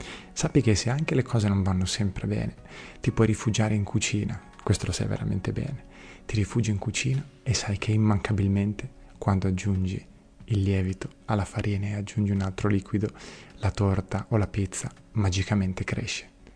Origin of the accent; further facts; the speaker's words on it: Ravenna, Emilia-Romagna, Italy; io sono romagnolo di Ravenna